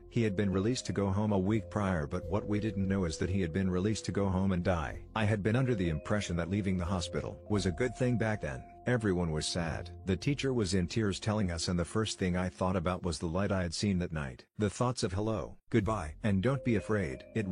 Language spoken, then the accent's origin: English; Hawaii, United States; I grew up in Hawaii, and one evening on Christmas Eve I was quite young, still young enough to believe in Santa Claus.